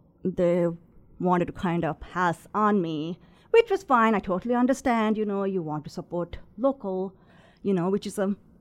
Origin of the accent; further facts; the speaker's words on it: Sri Lanka; moved away as an adult; now in United States; No, I grew up in Sri Lanka, which is a small island right off the ocean of India.